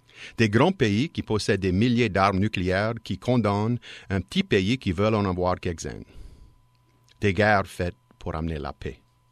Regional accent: Louisiana, United States; comme on parle chez nous en Louisiane, peut-être des fois spécifiquement de ma région au Bayou La Fourche.

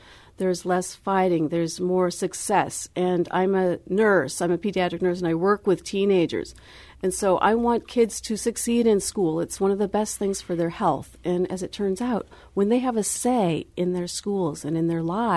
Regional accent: Des Moines, Iowa, United States; We grew up in Des Moines, Iowa. Well, first in a small town in Iowa.

